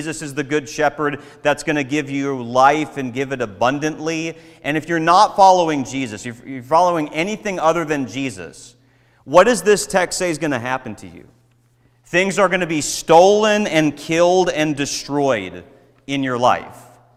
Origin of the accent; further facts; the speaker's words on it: Minnesota, United States; So I grew up in Minnesota, and I go down to Nashville after getting married, and I train to preach there. And then I go out to California, and I'm preaching there for 4 years.